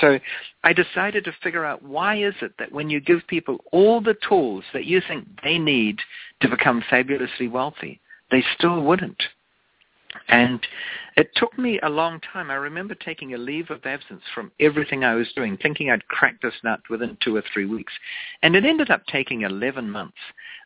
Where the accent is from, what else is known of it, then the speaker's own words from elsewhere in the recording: United States; accent: American; I don't have an accent. Your listeners probably all do. It's called an American accent